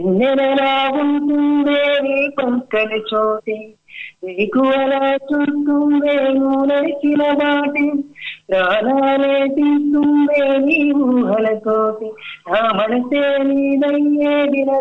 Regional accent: Rayapeta, Andhra Pradesh, India; born there; నేను నెల్లూరులో పుట్టానండి. నెల్లూరు అల్లూరు మండలం, రాయపేట గ్రామం.

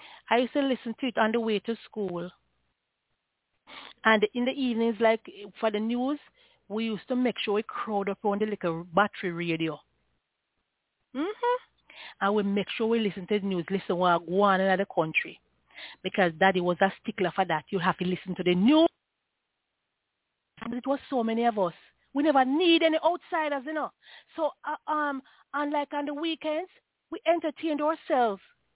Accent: Jamaica; Because if I had somebody back then to give me something when I was growing up in Jamaica, I'm poor.

